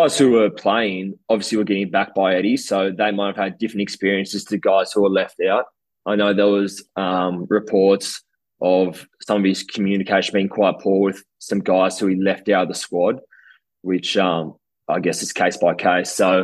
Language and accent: English; Australia; it was just disappointing as an Australian to see.